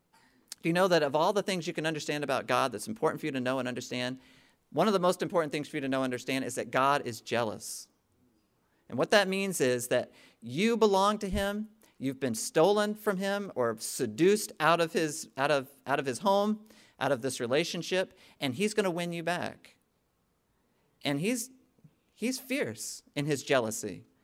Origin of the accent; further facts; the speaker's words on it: Maryland, United States; When I was a little kid, I grew up in Maryland, and I think I've told you, my grandparents had a cottage on Lake Champlain